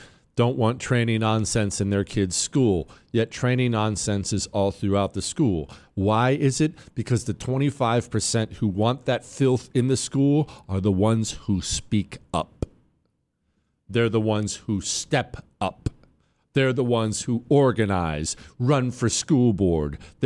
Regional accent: Bozeman, Montana, United States; I grew up in the Rocky Mountains. And because Bozeman, Montana was real small back then, it's gotten bigger now.

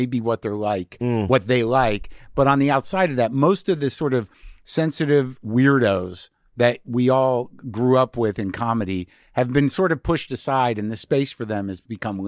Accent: New Mexico, United States; I grew up in New Mexico, dude. So I had to.

